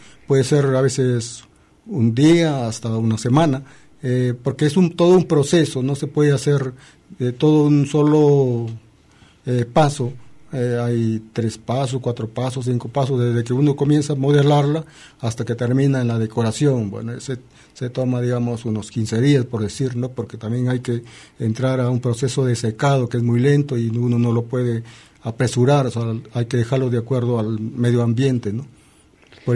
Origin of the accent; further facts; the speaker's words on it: Peru; yo tengo entendido que en mi caso o en mi país, los antiguos peruanos